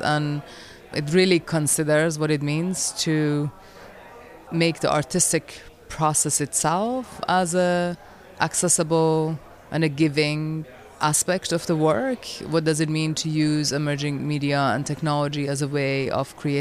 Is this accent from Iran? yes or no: yes; Iran; now in United States; So I am an Iranian-American, so I grew up in Iran as a woman and as a persecuted minority.